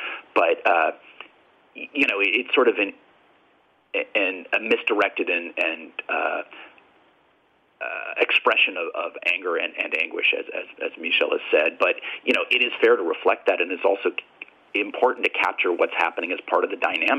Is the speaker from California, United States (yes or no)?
yes; California, United States; and I'm from Southern California, but I was reporting in North Carolina